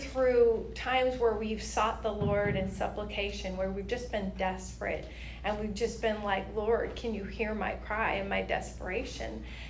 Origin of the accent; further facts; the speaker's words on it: Everett, United States; I grew up in Everett. I love the outdoors.